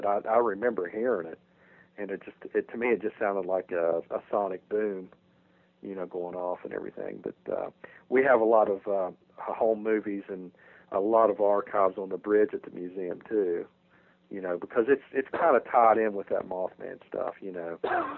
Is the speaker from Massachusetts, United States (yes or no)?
no; Point Pleasant, West Virginia, United States; also born or lived in Gallipolis, United States; I grew up in Point Pleasant, but my wife's from here in Gallipolis.